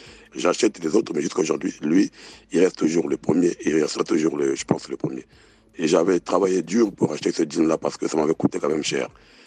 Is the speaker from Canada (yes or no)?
no; Republic of the Congo; Et quand j'étais en Afrique, chez moi au Congo-Brazzaville en 2019